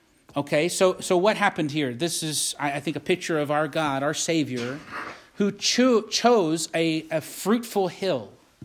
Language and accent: English; Virginia, United States; but I grew up in Virginia, and I tell you, gardens are a big deal in Virginia.